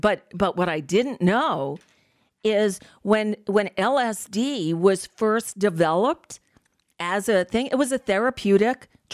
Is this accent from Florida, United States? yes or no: yes; Florida, United States; But I grew up, I grew up in South Florida, which is where it all came in back in the 70s.